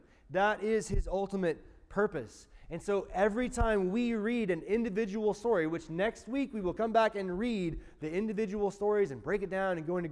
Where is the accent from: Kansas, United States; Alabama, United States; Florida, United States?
Alabama, United States; Talladega; Now, I grew up in Talladega, Alabama, about 5 miles from the racetrack.